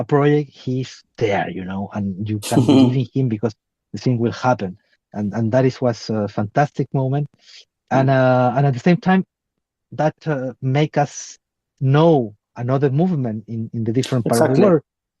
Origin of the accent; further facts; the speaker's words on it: Chile; English is a second language; because we came from Chile, you know, all the in the 90s, all the group of poetry